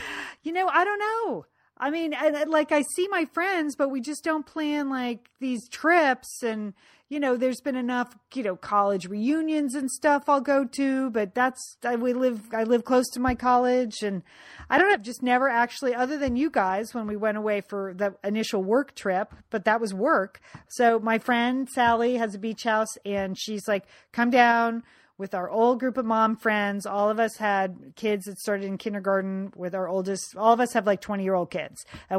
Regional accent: Connecticut, United States; one of my oldest friends from growing up in Connecticut from high school.

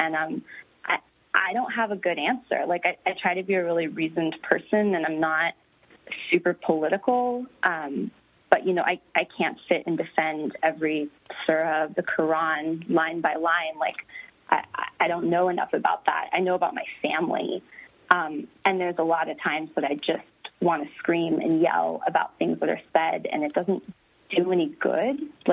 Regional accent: United States; and obviously I'm an American.

